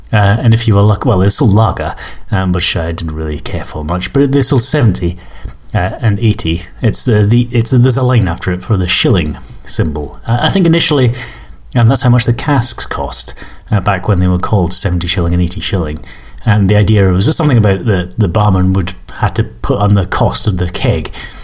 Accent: Glasgow, Scotland, United Kingdom; I'm from Glasgow.

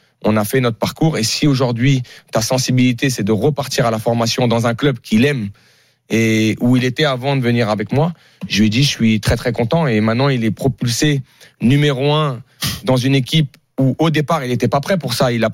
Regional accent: Paris, Île-de-France, France; born there; je suis né à Paris.

